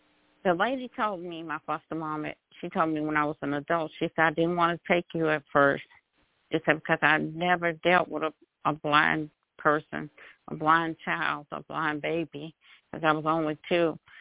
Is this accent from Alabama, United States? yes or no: yes; Birmingham, Alabama, United States; born there; First thing I want to say is I'm 57 years old. I was born in Birmingham, Alabama in 1965 to a single parent.